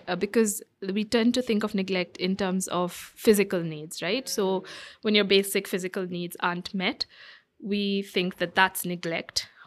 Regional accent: Muscat, Oman; I grew up in Muscat, in Oman, so I really loved the multicultural, diverse environment that I was exposed to.

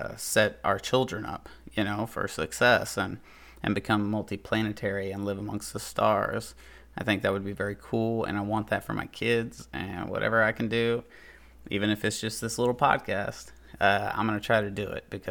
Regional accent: United States; I have absolutely no influence in Congress except for my rights as an American

